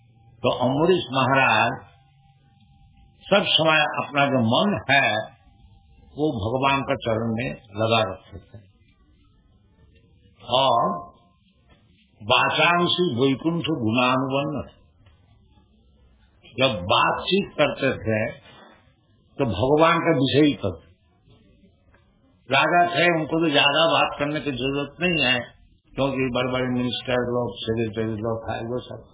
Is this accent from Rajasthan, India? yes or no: no; Kolkata, West Bengal, India; हिंदी बोलने में ज्यादा अभ्यास नहीं है और हमारा शरीर भी कलकत्ता है, हिंदी हमारी मातृभाषा भी है और गुजराती गुजराती भी बोल नहीं सकता, थोड़ा थोड़ा तो समझ लेता हूँ।